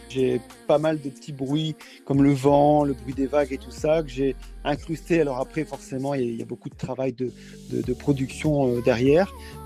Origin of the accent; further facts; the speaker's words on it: Zuidcote, Hauts-de-France, France; quand on est du Nord. Moi, j'ai passé mon enfance ici à Zuidcote et je suis très attaché au territoire. J'allais tous les jours à la mer quand j'étais petit.